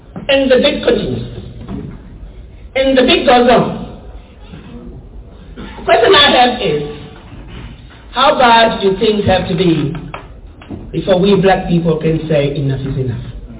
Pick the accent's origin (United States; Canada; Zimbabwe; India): Zimbabwe; the injustices that I grew up with in Rhodesia, those injustices continue around the globe.